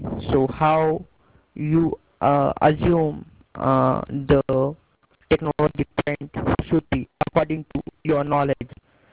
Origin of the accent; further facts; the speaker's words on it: India; from India.